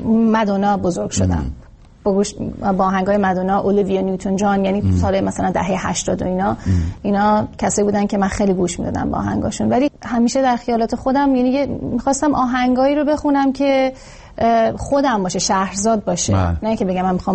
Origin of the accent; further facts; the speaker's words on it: Iran; الان ما توی خانواده خیلی هنری بزرگ شدیم در ایران